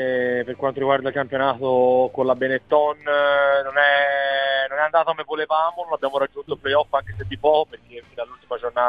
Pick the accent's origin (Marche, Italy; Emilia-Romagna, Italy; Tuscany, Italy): Tuscany, Italy; Florence; da fiorentino ti dico che siamo abituati